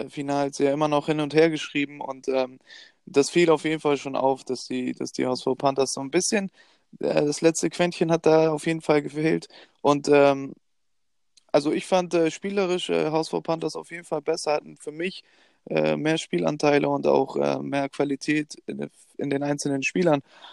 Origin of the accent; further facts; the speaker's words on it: Hamburg, Germany; Und man kann ja ruhig sagen, dass wir als Hamburger ruhig schon parteiisch waren.